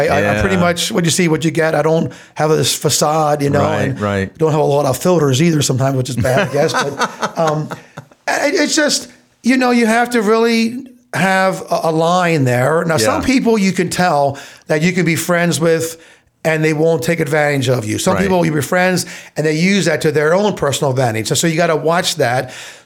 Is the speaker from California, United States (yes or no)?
no; Pennsylvania, United States; Well, I grew up in Lancaster County, obviously here, and good old Brethren boy, going to the Brethren church and everything.